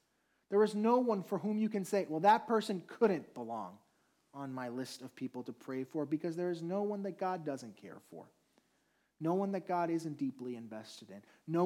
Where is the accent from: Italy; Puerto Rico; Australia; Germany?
Puerto Rico; And I grew up in Puerto Rico, so the songs were in Spanish.